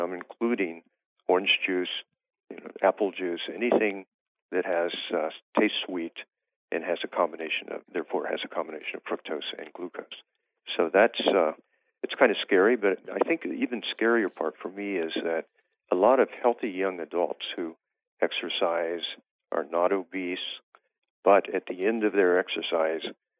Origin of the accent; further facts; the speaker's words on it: West Virginia, United States; I grew up in West Virginia, and I noticed that a lot of my friends and relatives were gaining dramatic amount of weight.